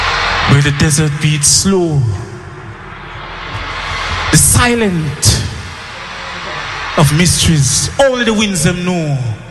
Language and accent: English; Jamaica; now in Czech Republic; So I'm from Jamaica, and I'm so excited to be here in beautiful Prague.